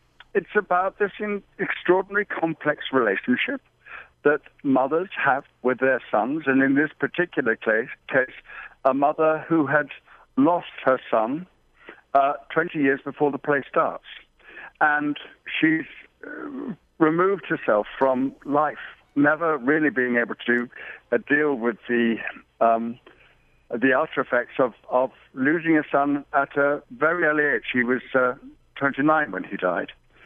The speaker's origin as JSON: {"language": "English", "region": "London", "country": "United Kingdom", "tie": "born there", "said": "Well, I started life in London, as you might tell from my funny accent."}